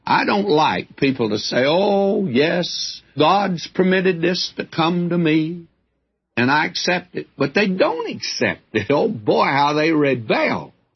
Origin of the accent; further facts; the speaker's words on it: the South, United States; Well, I'm a Southerner, but I never felt that was any comfort.